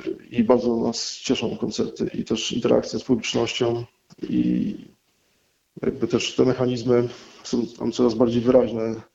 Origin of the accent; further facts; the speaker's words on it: Bydgoszcz, Kuyavian-Pomeranian Voivodeship, Poland; dzwonię z Bydgoszczy, rozmawiamy, ja jestem z Bydgoszczy